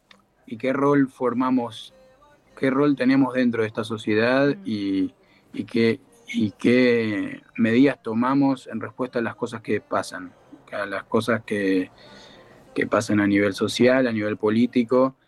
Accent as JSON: {"language": "Spanish", "region": "Buenos Aires", "country": "Argentina", "said": "Sin negar que yo soy un porteño, que nací en un noveno piso, en una avenida, digamos."}